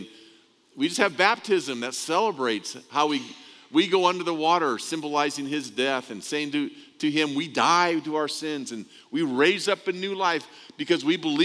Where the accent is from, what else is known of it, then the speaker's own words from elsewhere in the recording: California, United States; when my hometown in Southern California was hit with an earthquake, 6.8 earthquake, centered in my hometown.